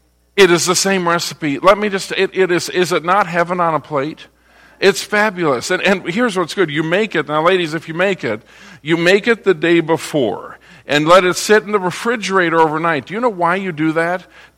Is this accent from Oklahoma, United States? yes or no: no; Minneapolis, Minnesota, United States; I'm from Minnesota. I grew up in Minneapolis, the metropolitan area. Did a lot of hunting up north.